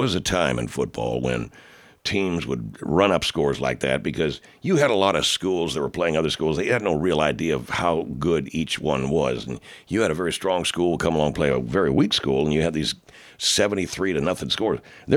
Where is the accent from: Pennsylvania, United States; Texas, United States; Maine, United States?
Texas, United States; which I'm from Texas, and you would think I wouldn't have a, you know, I wouldn't have a dog in this fight, but I've been coaching high school football here for a number of years.